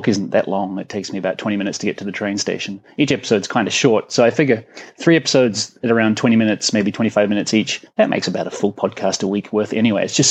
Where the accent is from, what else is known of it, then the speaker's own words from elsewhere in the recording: New Zealand; now in Australia; As a New Zealander living in Australia, New Zealanders generally are very self-conscious as it is.